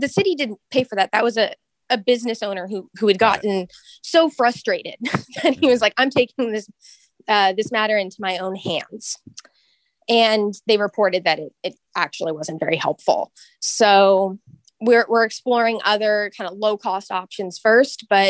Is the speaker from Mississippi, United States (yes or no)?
no; Sunnyvale, California, United States; Sure. So I grew up in Sunnyvale. So this hasn't been something that has been a pressing issue always.